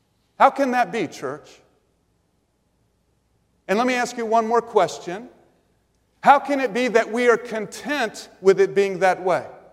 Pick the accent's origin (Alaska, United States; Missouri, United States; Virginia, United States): Missouri, United States; I'm from Missouri. In Missouri, if you get a 30% on your test, it's the show me state.